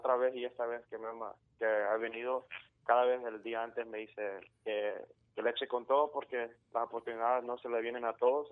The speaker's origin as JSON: {"language": "Spanish", "town": "Houston", "region": "Texas", "country": "United States", "tie": "born there", "said": "Pues yo nací en Houston, Texas"}